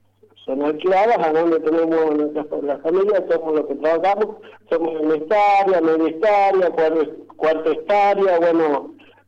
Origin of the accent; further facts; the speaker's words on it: Jujuy, Argentina; now in Maipú, Argentina; Sí, todos somos jujeños, sí, todos somos jujeños.